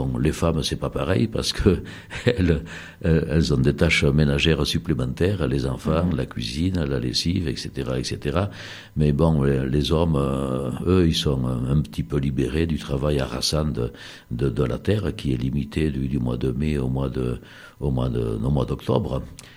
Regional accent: Nouvelle-Aquitaine, France; mon enfance rurale basco-béarnaise dans les Pyrénées.

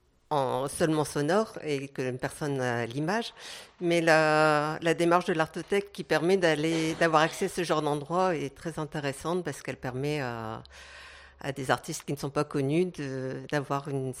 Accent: Hauts-de-France, France; Je suis ch'ti.

